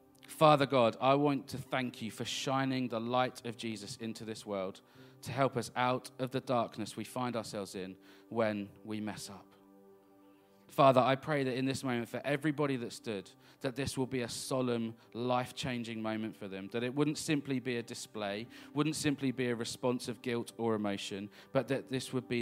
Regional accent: United Kingdom; And because we're British, we might not want to.

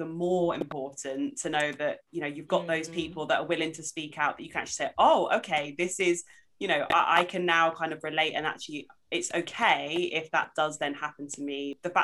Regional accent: East of England, United Kingdom; now in Cambridgeshire, United Kingdom; I grew up in Suffolk, so I wasn't in a big city. I was one of very few brown faces. I'm in Cambridgeshire now.

